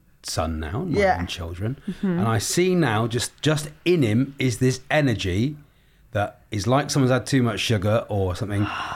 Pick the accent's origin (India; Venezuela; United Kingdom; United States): United Kingdom; Newton Abbot, South West England; born there; I was born in Newton Abbott. Born in Newton Abbott Hospital.